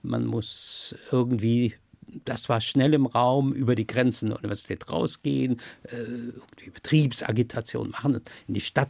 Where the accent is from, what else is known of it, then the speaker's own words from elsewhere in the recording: North Rhine-Westphalia, Germany; Ich komme ja aus dem Ruhrgebiet, da gab es noch die alte KPD